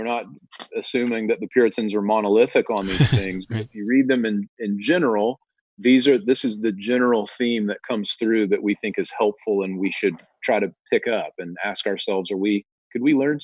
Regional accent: Southern United States, United States; accent: Southern drawl; I'm a Southerner, you know, I can't help it.

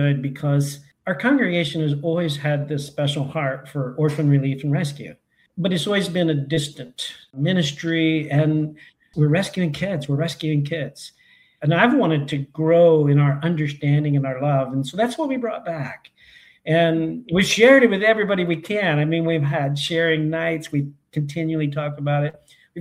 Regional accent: Kentucky, United States; accent: Kentucky hillbilly; also born or lived in Texas; I've got my mom was a hillbilly from Kentucky, and I've got her accent. And people are always like, where are you from? Like, well, it's, and they think it's Texas because I lived half my life there.

